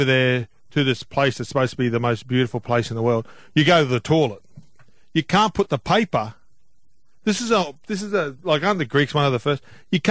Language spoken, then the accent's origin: English; Townsville, Queensland, Australia; as a kid, we grew up pretty humbly in Townsville